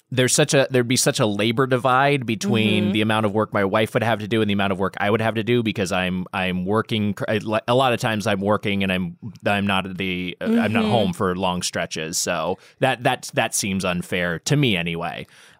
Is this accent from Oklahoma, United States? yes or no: no; Long Beach, California, United States; And so we're both from Long Beach area, Long Beach, California.